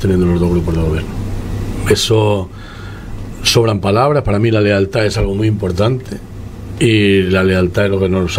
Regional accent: Morro Jable, Canary Islands, Spain; aunque soy majorero de no nacido, pero sí criado en Morrojable, esto es vida.

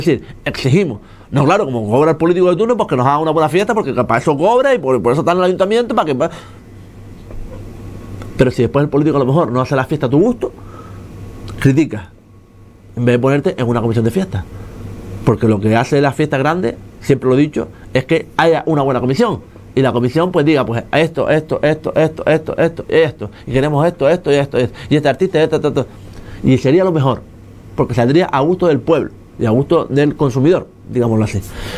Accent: Morro Jable, Canary Islands, Spain; que yo vivo en Morrojable, que soy de Morrojable

